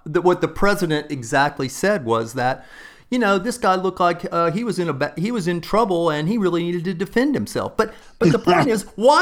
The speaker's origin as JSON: {"language": "English", "region": "Texas", "country": "United States", "tie": "born or raised there", "said": "I grew up in Texas and my dad had been a marksman in the army and we grew up with lots of rifles"}